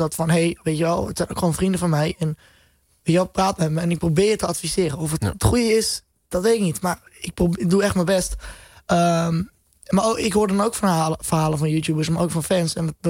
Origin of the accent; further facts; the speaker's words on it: Amsterdam, North Holland, Netherlands; born there; Nee, ik ben in Amsterdam-West geboren.